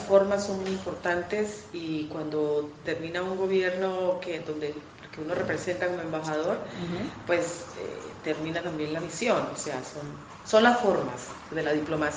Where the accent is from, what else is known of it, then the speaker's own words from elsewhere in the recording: Buenaventura, Valle del Cauca, Colombia; la segunda ciudad de Buenaventura, mi tierra, mi bello Puerto del Mar, mi Buenaventura, donde se aspira siempre la brisura.